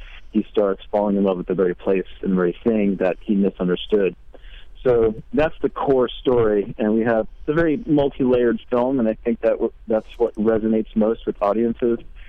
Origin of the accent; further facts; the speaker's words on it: New York, United States; I grew up in New York.